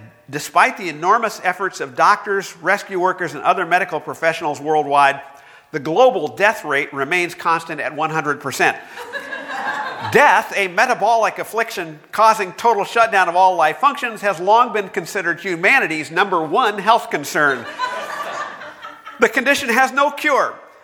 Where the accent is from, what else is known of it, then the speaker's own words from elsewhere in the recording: United States; I grew up in America, where the idea is that life just gets better and better.